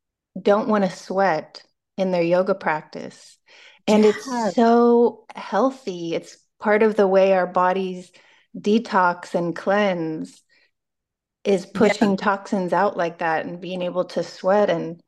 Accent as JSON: {"language": "English", "town": "Miami", "region": "Florida", "country": "United States", "tie": "born or raised there", "said": "We grew up in Miami. And I love the heat and the humidity and the tropical weather."}